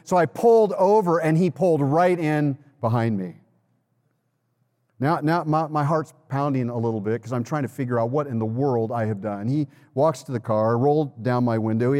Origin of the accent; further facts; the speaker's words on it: California, United States; You know, I've been in Illinois. I'm from California, which is, you know, the clueless state, right?